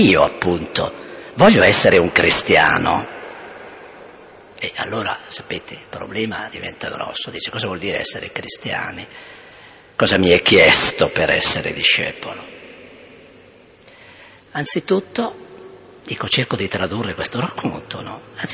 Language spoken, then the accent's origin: Italian; Bergamo, Lombardy, Italy; born there; Lo capite che a questo livello non serve niente dire che sono nato a Bergamo